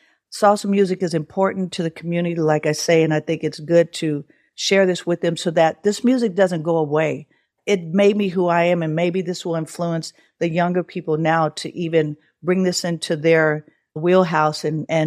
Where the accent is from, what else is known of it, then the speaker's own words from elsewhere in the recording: Oakland, California, United States; So I moved out of, I moved from Oakland where I was born and raised.